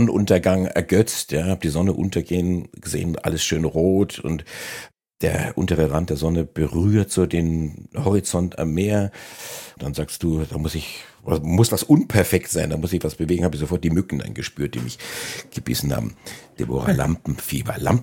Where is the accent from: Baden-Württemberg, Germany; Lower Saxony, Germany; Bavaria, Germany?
Bavaria, Germany; born there; ich bin auch Franke, also zumindest gebürtiger dann